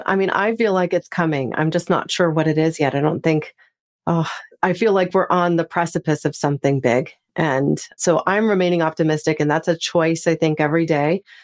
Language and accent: English; California, United States; we had another atmospheric river come through my hometown in Northern California.